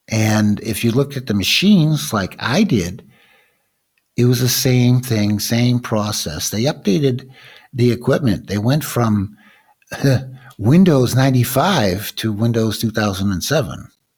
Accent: Boston, Massachusetts, United States; It all started in Massachusetts, and quite frankly, I'm a Bostonian.

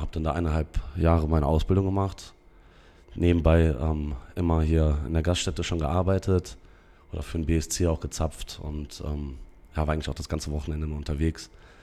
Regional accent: Bonn, North Rhine-Westphalia, Germany; Ich bin in der Kuhl aufgewachsen, quasi die alte Altstadt in Bonn.

